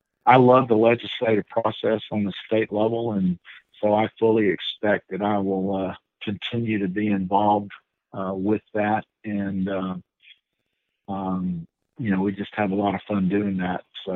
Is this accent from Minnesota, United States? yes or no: no; Texas, United States; And hunting, and I'm from East Texas, and so hunting in the river bottoms in East Texas